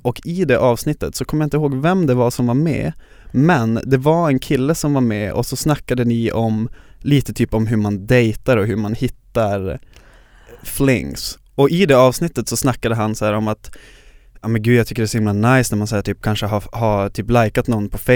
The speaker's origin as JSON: {"language": "Swedish", "town": "Luleå", "region": "Norrbotten County", "country": "Sweden", "tie": "born or raised there", "lives_now": "Stockholm, Sweden", "said": "så kommer jag från Luleå där jag är born and raised."}